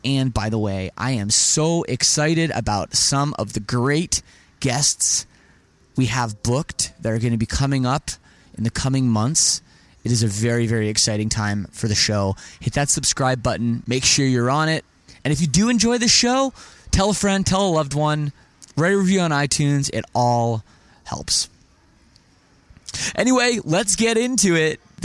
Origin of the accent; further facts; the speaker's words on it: Toronto, Ontario, Canada; I'm from Toronto, actually.